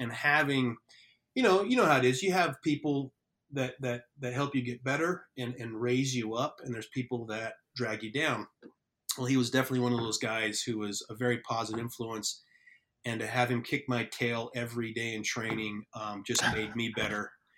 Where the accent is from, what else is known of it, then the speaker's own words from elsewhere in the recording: United States; They just know I'm from the United States.